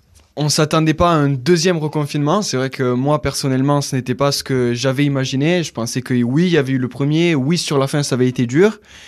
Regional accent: Italy; En plus, je suis italien, donc parler avec les mains, les gestes, on se tapote les épaules, tout ça.

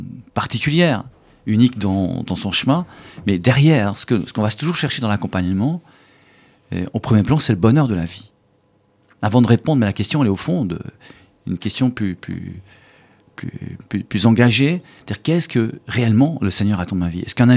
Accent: Lausanne, Vaud, Switzerland; bon, je suis de Lausanne, je vais à Genève

